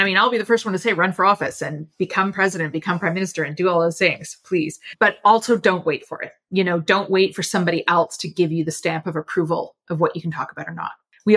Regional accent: Canada; I found it hard to believe too, you know, and I, as I said, born and raised in Canada.

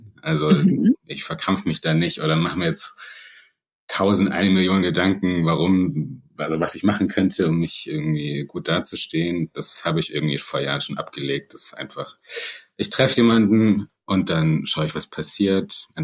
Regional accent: Baden-Württemberg, Germany; now in Munich, Germany; Also aktuell wohne ich in München. Mhm. Und komme aber aus dem Schwabenland. Mhm. Aus der Nähe von Stuttgart.

